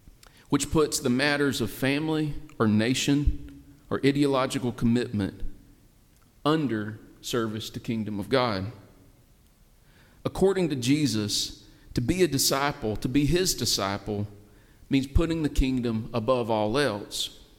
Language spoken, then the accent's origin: English; South Appalachia, United States; I grew up in South Appalachia with a Japanese grandmother.